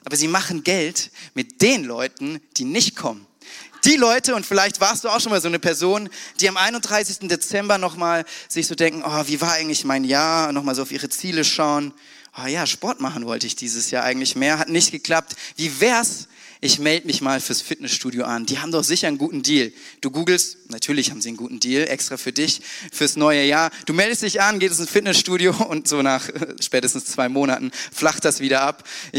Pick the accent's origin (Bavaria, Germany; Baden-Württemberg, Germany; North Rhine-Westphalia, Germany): Baden-Württemberg, Germany; Lörrach; now in Mainz, Germany; Und eigentlich komme ich aus dem ganz Südwesten von Deutschland. Also nicht Mainz, sondern ursprünglich komme ich aus Lörrach.